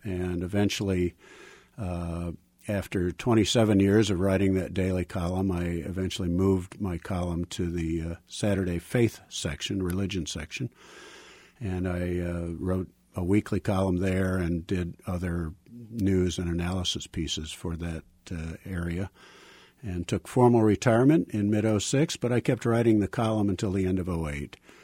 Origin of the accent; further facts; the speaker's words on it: Woodstock, Illinois, United States; Well, I would say that Woodstock was a small town. In 1950, it was about 7,000 people, a little over that.